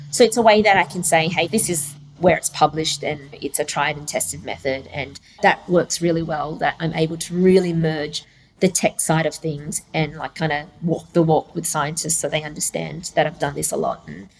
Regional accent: Perth, Western Australia, Australia; I was born here in Perth, so I'm very much Australian, but my dad's Vietnamese, my mum's Chinese.

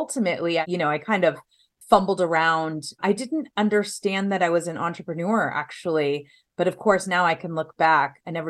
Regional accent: Van Nuys, California, United States; born there; also born or lived in Orange County / Temecula / San Diego; But yeah, I was born in Van Nuys, California.

